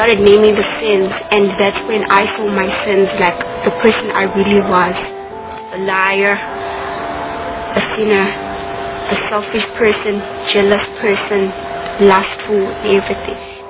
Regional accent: Eswatini; and I'm from the Kingdom of Swaziland.

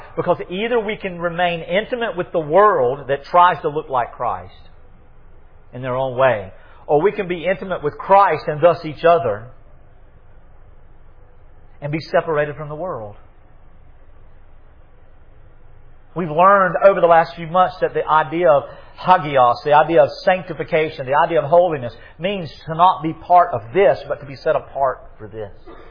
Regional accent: United States; I'm thankful that I'm an American, and I'm so happy to be here.

